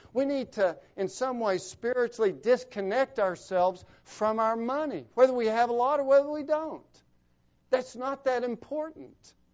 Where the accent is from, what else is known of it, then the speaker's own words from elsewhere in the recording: United States; and I'm an American like you are, and I'm interested in these things like you are